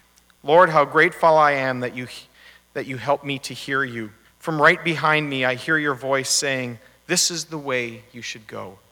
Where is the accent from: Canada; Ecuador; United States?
Canada; Manitoba; And I grew up in Manitoba on a farm, and growing up in the prairies, there was one part of winter that I always looked forward to.